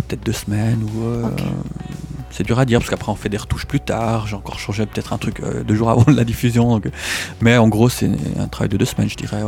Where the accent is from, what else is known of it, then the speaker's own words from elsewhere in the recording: Valais, Switzerland; comme je suis du Valais, que j'ai aussi plein de copains et tout un réseau en Valais